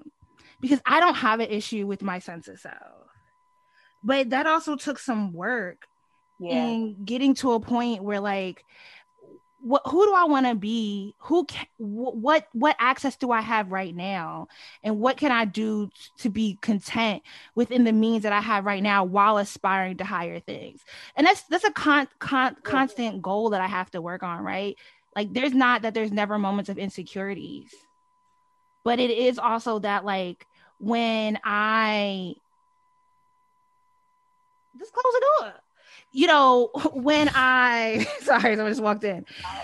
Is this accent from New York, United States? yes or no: no; Delaware, United States; I grew up in Delaware. You know what I mean?